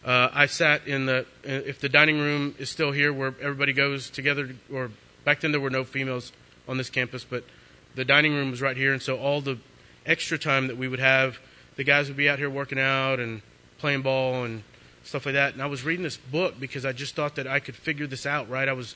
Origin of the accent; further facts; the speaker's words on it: Lockhart, Texas, United States; born there; We came out here because this is really close to home. I was born in Lockhart. My mom and dad live in Kyle.